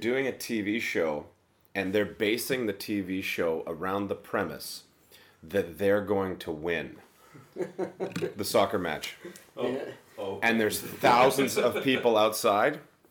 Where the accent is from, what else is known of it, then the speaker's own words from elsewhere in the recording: Hanna, Alberta, Canada; It's a town of about 2,900 people